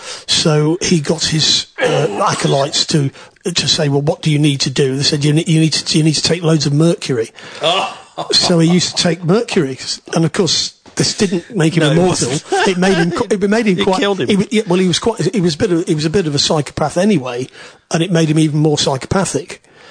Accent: Widnes, North West England, United Kingdom; Well, I'm actually from Widnes

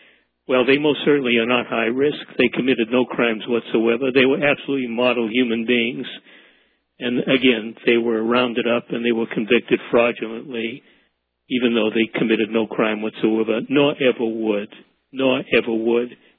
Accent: Illinois, United States; There's another one that I didn't know about until I began writing about Daniel in my home state of Illinois.

